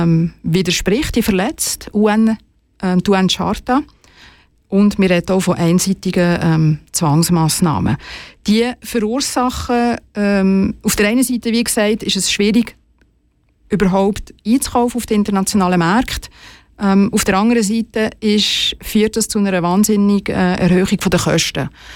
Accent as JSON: {"language": "German", "country": "Switzerland", "said": "Man muss sich vorstellen, bei uns in der Schweiz, all die Geräte, die man sieht, wenn man ins Spital reinkommt"}